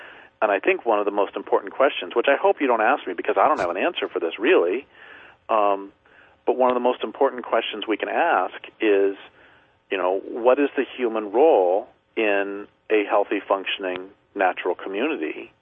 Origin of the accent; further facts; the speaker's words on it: Colorado, United States; moved away; and I grew up in Colorado, and I guess I didn't realize how very much I loved trees until I left the Great Plains State.